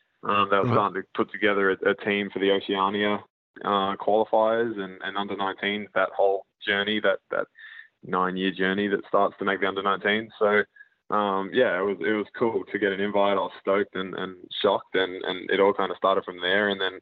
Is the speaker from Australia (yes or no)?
yes; Brisbane, Queensland, Australia; But yeah, growing up in Brisbane from then on, and we stayed put until I went to the AIS pretty much.